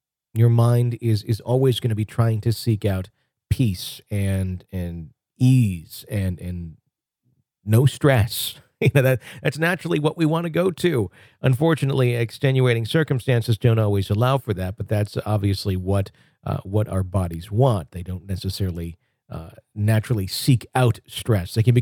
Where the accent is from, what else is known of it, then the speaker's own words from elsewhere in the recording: Garland, Texas, United States; this dream always takes place in a house I grew up in Garland, Texas, with my mother, stepfather, and little sister.